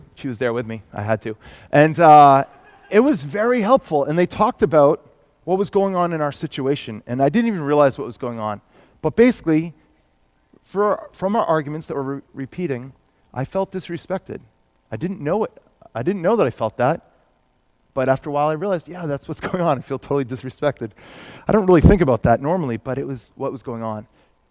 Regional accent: New Hampshire, United States; I come from New Hampshire where style does not exist, but warmth is the first priority.

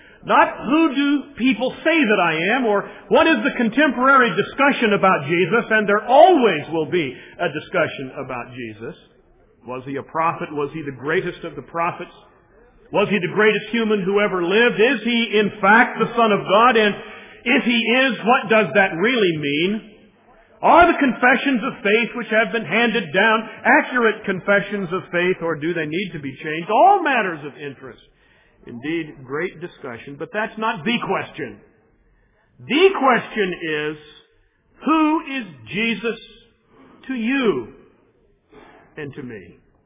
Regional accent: United States; one of our weaknesses as American evangelicals is that we really don't have a doctrine of the church

